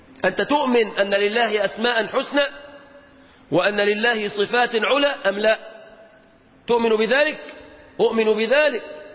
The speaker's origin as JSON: {"language": "Arabic", "country": "Egypt", "said": "في بلادنا مصر"}